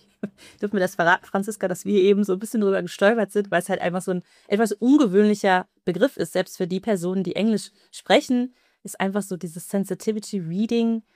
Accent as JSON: {"language": "German", "country": "Germany", "tie": "born or raised there", "said": "weil ich ja eben selber 25 Jahre vorher als Kind in Deutschland groß geworden bin"}